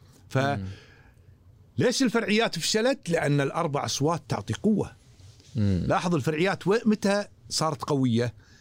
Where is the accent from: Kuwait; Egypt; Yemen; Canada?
Kuwait; جزء كبير من السوء التجربة البرلمانية عندنا بالكويت اللي هو العمل الفردي